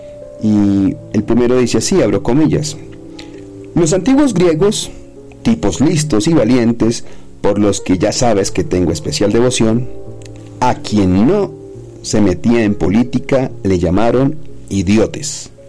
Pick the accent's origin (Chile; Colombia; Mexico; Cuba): Colombia; que a veces como colombianos nos quejamos de lo que pasa arriba